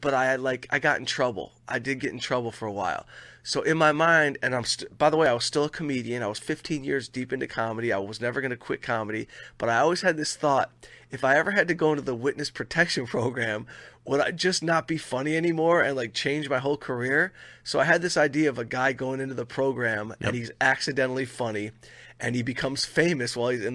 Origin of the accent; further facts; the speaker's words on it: Detroit, Michigan, United States; you know, I come from Detroit, so I know some shady people in my life, and I've been around organized crime a little bit in my life.